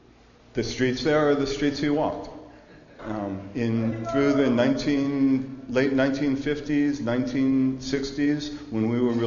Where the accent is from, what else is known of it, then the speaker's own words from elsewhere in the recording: New York City, New York, United States; So I'm too from Washington Heights and New York.